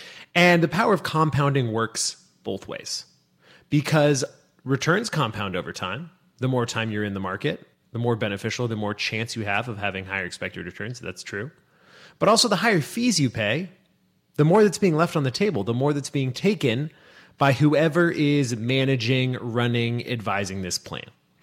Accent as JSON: {"language": "English", "region": "California", "country": "United States", "said": "In the state of California, my home state, it was averaging $5.13 per gallon."}